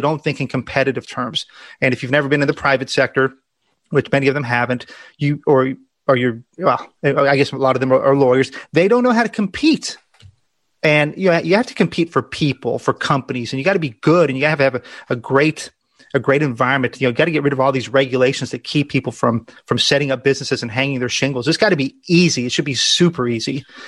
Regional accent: Illinois, United States; You know, I've wanted to stay in Illinois. This is my home state.

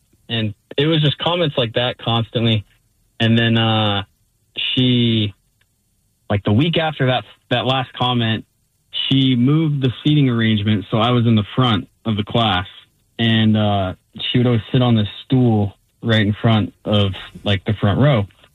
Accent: Wyoming, United States; I'm from Wyoming.

